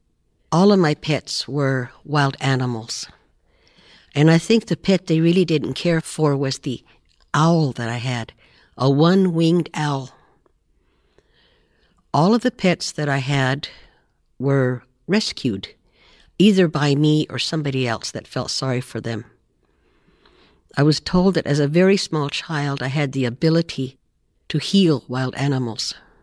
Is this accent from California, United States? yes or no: no; McDermott, Nevada, United States; I grew up in McDermott, Nevada, and I had a very beautiful childhood.